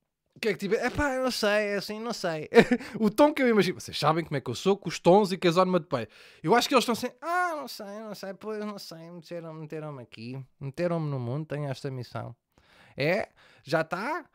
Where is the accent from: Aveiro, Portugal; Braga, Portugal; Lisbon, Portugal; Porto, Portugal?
Lisbon, Portugal; Eu nasci e cresci em Chelas, mas putz, nasci e cresci.